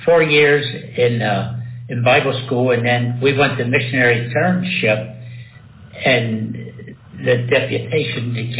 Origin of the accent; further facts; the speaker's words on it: Hanover, Pennsylvania, United States; I'm from Hanover, Pennsylvania, originally, and was saved in 1960 in the Green Mount Church in Maryland, just across the Pennsylvania border line.